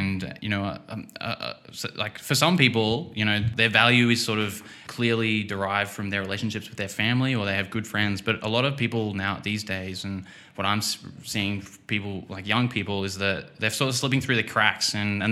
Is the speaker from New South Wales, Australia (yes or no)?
no; Brisbane, Queensland, Australia; So I'm from Brisbane. Which is north of Sydney, which is sort of where which is kind of famous for jellyfish and sharks and dangerous things. It's very hot up there.